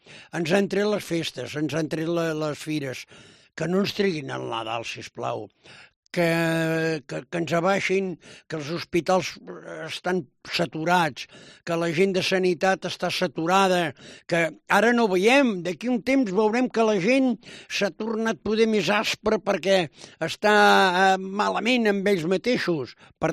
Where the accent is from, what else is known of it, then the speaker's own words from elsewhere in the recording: Girona, Catalonia, Spain; jo, per exemple, que sóc de Girona, no puc anar a Salt